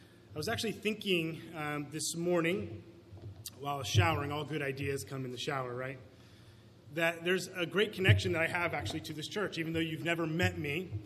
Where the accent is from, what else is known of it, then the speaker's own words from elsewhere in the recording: Vermont, United States; moved back up to New England, I'm from Vermont, so I moved back up to Vermont